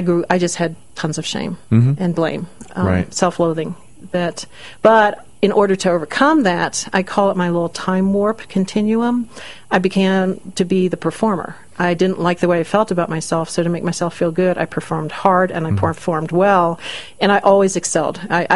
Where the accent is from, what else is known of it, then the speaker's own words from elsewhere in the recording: East Coast, United States; I grew up on the East Coast, and my mom's Italian, and she came over with my dad after the conclusion of World War II.